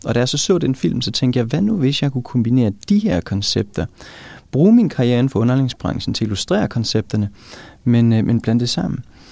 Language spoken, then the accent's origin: Danish; Sønderborg, Region of Southern Denmark, Denmark; Så jeg er 41, tror jeg. Jeg er i dag. Så det, jeg er født og opvokset i Sønderborg, men tog en beslutning i 2006.